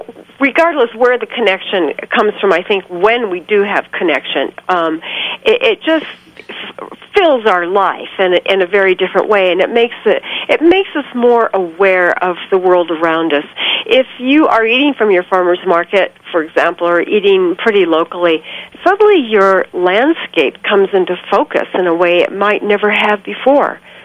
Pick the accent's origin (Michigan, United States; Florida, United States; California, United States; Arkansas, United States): California, United States; And I grew up in California. We always had a fabulous garden. And of course, things grow beautifully there, not like New Mexico.